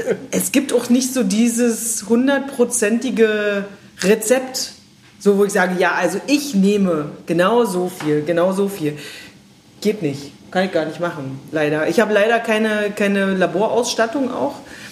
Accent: Bavaria, Germany; Da kommen wir auch aus Franken.

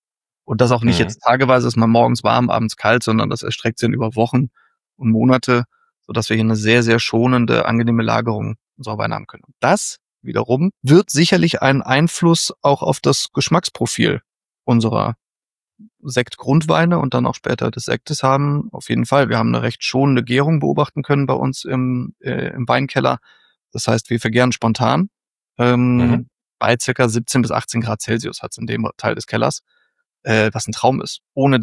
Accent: Rhineland, Germany; now in Freiburg, Germany; Ich stamme ja aus dem Rheinland, da ist das Ganze wirklich eine Industrieschifffahrtsstraße.

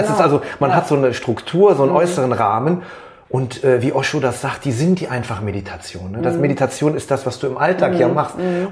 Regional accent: North Rhine-Westphalia, Germany; ich komme ja aus dem Köln-Bonner Raum

